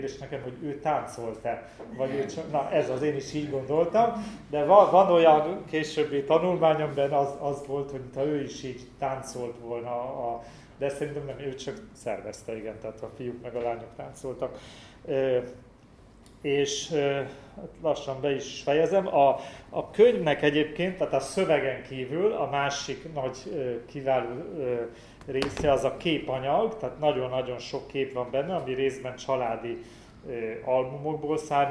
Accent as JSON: {"language": "Hungarian", "region": "Budapest", "country": "Hungary", "tie": "born or raised there", "said": "én Budapesten nőttem föl"}